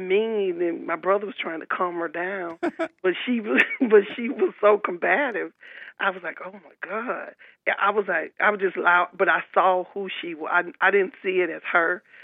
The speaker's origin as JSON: {"language": "English", "region": "Alabama", "country": "United States", "said": "I'm originally from Alabama. And they would teach us, stand up for yourself."}